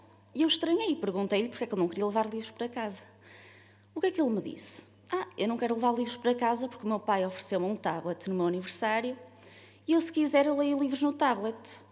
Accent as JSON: {"language": "Portuguese", "town": "Matosinhos", "region": "Porto", "country": "Portugal", "tie": "born or raised there", "lives_now": "Baião, Portugal", "said": "Sou natural de Matosinhos, só que já estou há muitos anos a viver em Baião."}